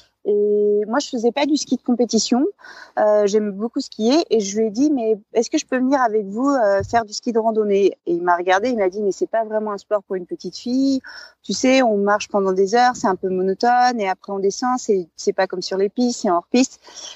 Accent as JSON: {"language": "French", "town": "Bourg-Saint-Maurice", "region": "Auvergne-Rhône-Alpes", "country": "France", "tie": "born or raised there", "said": "je suis née en Savoie à Bourg-Saint-Maurice-les-Arcs et j'ai grandi et vécu en montagne toute ma vie jusqu'à présent."}